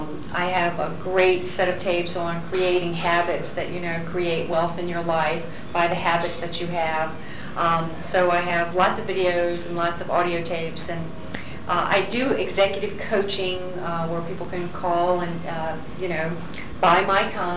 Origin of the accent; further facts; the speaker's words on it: the South, United States; accent: Southern; just got rid of some of my southern accent.